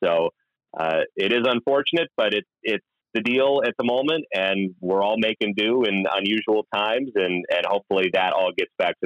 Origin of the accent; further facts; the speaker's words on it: Palo Alto, California, United States; Growing up in Palo Alto, I grew up a huge Giants fan, both San Francisco and San Jose.